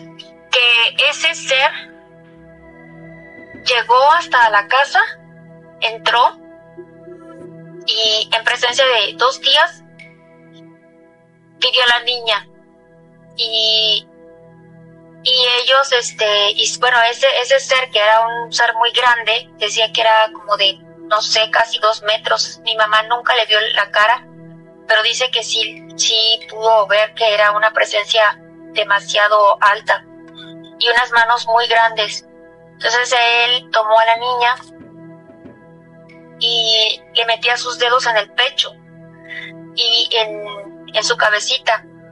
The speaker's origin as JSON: {"language": "Spanish", "region": "Veracruz", "country": "Mexico", "tie": "born or raised there", "said": "Yo recuerdo que cuando era niña en Veracruz, mi hermana había nacido enferma."}